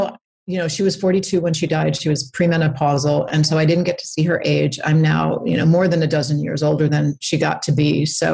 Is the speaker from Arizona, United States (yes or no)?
no; New York, United States; now in Los Angeles, United States; I have two daughters and I was living in Los Angeles. I was born and raised in New York.